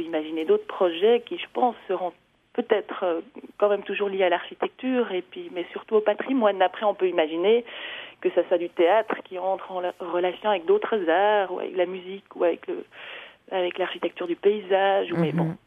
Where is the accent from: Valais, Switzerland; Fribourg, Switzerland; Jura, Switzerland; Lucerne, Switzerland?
Lucerne, Switzerland; pour moi, aller vers la Suisse alémanique, c'est assez naturel parce que j'ai grandi à Lucerne.